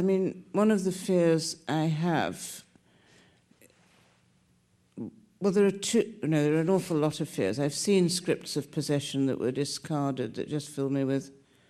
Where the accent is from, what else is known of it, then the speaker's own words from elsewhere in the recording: England, United Kingdom; partly for reasons of being too English